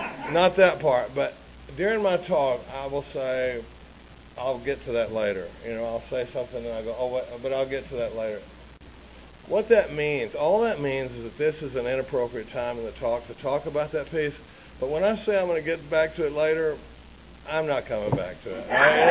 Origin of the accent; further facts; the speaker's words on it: Dallas, Texas, United States; I like to qualify. I grew up in Dallas, Texas. I come from a really normal family.